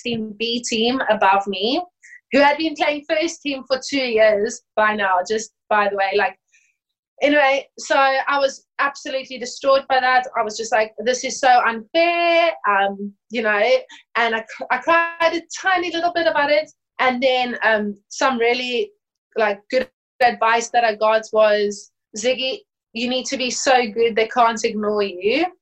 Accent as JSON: {"language": "English", "country": "South Africa", "lives_now": "United Kingdom", "said": "I'm 24 years old and I'm from South Africa."}